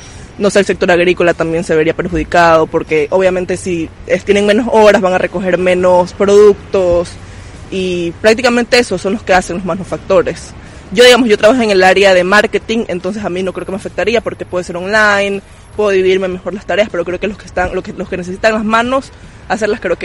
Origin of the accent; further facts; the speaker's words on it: Ecuador; now in Spain; Yo soy de Ecuador y claro, ahí los sueldos están peores